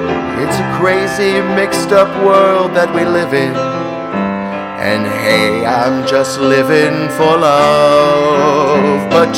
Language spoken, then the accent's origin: English; United States; You know, I'm so jet lagged. I'm from America, you can tell by looking at me.